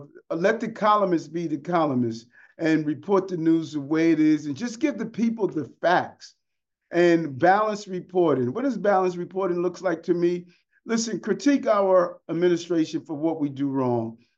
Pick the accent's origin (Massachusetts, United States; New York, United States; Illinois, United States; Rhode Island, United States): New York, United States; Queens; I was at my old high school, Bayside High School, where I grew up in Queens.